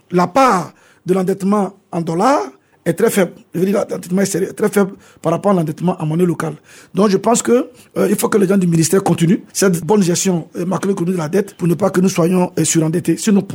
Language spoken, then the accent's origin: French; Côte d’Ivoire; Mais il faut, je suis ivoirien, ce qui marche